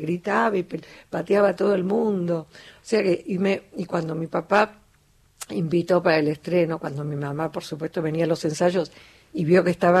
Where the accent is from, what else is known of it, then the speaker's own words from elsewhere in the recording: Pinamar, Buenos Aires Province, Argentina; Yo cuando era chica en Pinamar teníamos un grupito de nada, que hacíamos folclore